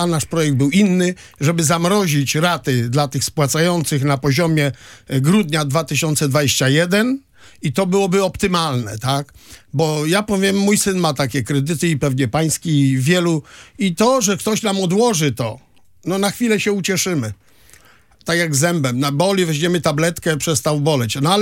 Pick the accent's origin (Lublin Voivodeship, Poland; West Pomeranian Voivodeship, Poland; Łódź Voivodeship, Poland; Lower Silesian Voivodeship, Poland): West Pomeranian Voivodeship, Poland; Białogard; To ja wychowany wśród Rosjan, bo jestem z Białogardu od dziecka